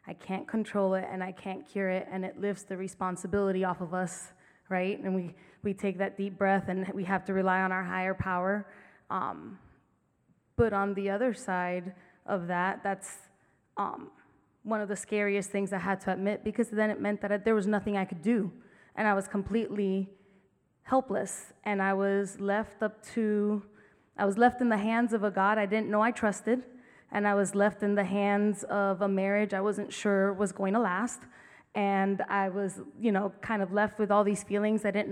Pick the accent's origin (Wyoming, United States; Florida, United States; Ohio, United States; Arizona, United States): Arizona, United States; Tucson; from Tucson